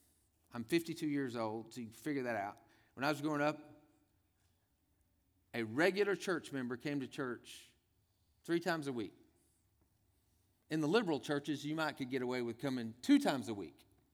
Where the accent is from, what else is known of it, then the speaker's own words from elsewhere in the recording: Tyler, Texas, United States; Now, I'm from Tyler, Texas. My parents still live in Tyler, Texas, East Texas. Tyler's known, it calls itself the Rose Capital of the world.